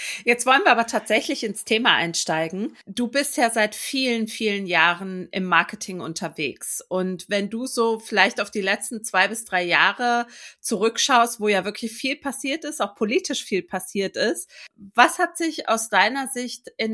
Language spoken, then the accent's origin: German; Wuppertal, North Rhine-Westphalia, Germany; born there; ach guck, die Birgit hat ein Buch über meine Geburtsstadt geschrieben.